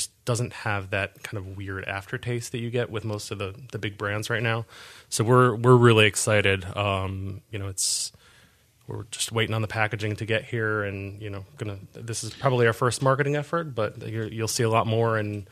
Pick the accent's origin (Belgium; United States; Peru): Belgium; I grew up in Belgium